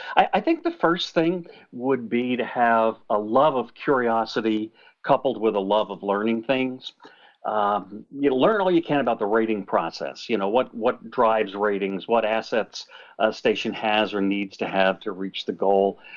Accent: New Jersey, United States; I grew up in North Jersey, so my radio influence was New York City.

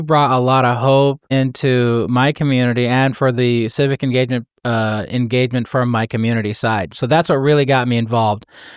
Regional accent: San Diego, California, United States; You know, I grew up in San Diego, California

